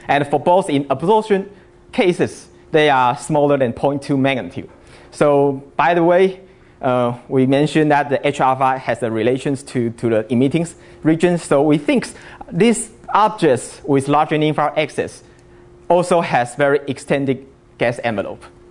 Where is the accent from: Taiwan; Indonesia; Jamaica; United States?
Taiwan; I'm from Taiwan, National Central University. So it's a long way from there.